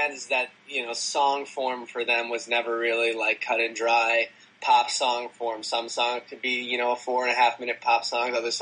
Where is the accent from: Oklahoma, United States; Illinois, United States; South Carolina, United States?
Illinois, United States; Chicago; I grew up in Chicago